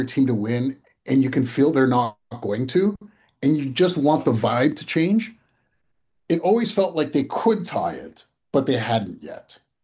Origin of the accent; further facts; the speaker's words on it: Canada; I do think as Canadian fans, we need more chants.